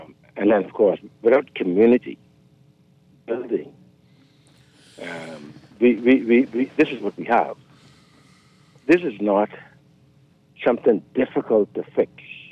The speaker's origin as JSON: {"language": "English", "town": "Kent Island", "country": "Bahamas", "tie": "born or raised there", "said": "I grew up on Kent Island. But in those days, we had less than 250,000 people."}